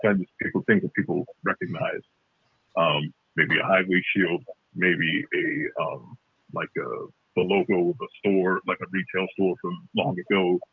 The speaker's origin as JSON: {"language": "English", "town": "Jamestown", "region": "New York", "country": "United States", "tie": "born or raised there", "said": "I was in a bar back in my hometown, Jamestown, New York, a few."}